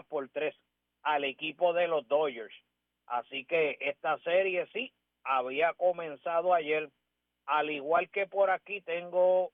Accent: Aguada, Puerto Rico; San Sebastián está en mi pueblo de Aguada.

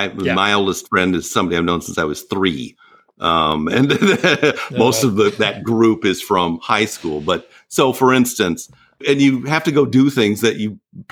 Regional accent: Iowa, United States; now in Virginia, United States; I grew up in Iowa, but I live in Virginia.

